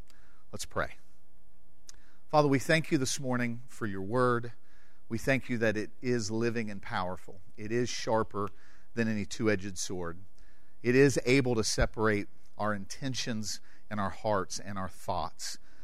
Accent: Appalachia, United States; we grew up in Appalachia, a great deal of us. Other parts of the world don't necessarily struggle, but we grew up in a traditional area that said, hey, no work on Sunday.

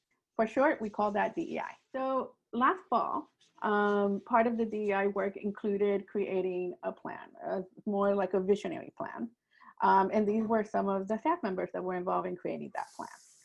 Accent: Ecuador; I am from Ecuador.

